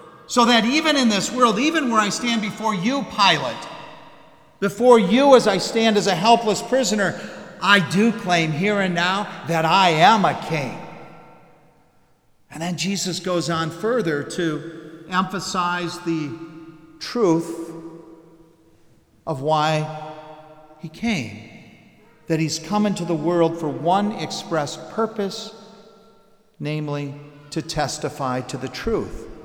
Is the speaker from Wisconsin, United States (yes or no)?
yes; Wisconsin, United States; Well, growing up in Wisconsin, we still certainly knew about the game.